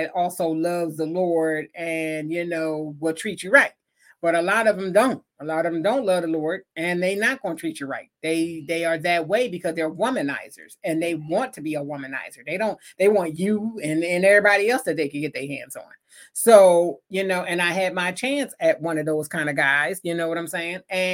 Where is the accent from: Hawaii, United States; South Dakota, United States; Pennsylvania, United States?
Pennsylvania, United States; Philadelphia; growing up in Philly, that's all you pretty much seen.